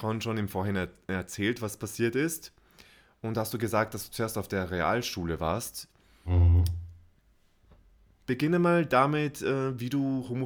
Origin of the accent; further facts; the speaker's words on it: Austria; Ich meine, bei uns in Österreich gibt es diesen Begriff nicht.